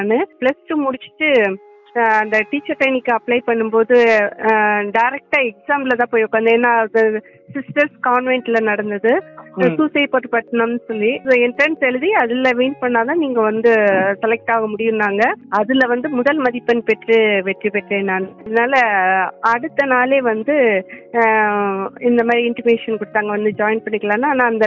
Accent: Karaikudi, Tamil Nadu, India; அதனால பிறந்தது வளர்ந்தது எல்லாமே காரைக்குடி தான்.

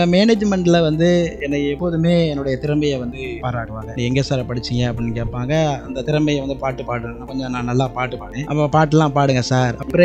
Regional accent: Thalirmarungur, Tamil Nadu, India; born there; நான் பிறந்த ஊர் தளிர்மருங்கூர் கிராமம். மாவட்டம் எங்கே அப்படின்னா ராமநாதபுரம் மாவட்டம்.

